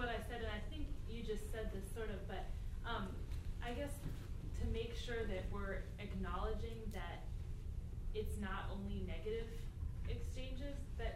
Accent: United States; we're not always the bad guys because we're white and from America

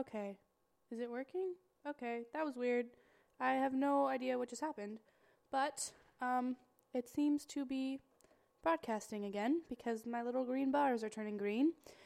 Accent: California, United States; Because it's the San Francisco 49ers, and I am from California, so everybody is losing their shit about it.

